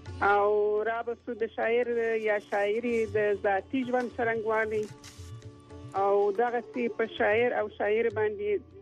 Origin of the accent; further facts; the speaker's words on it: Kandahar, Afghanistan; زه په کندهار کې لوڅه یم د کندهار په محیط کې زه لوڅه یم